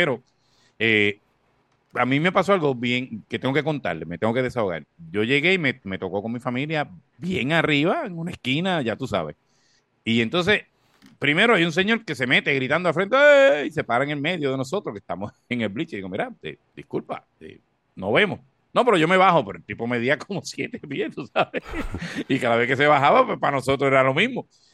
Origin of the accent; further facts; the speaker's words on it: Corozal, Puerto Rico; tú sabes que yo soy de Corozal, y Corozal es un pueblo que tiene una tradición de voleibol